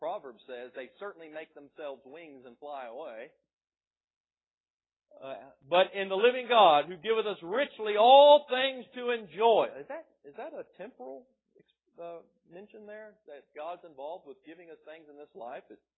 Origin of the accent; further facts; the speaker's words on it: Tampa, Florida, United States; I'm from Tampa, that's where I was born.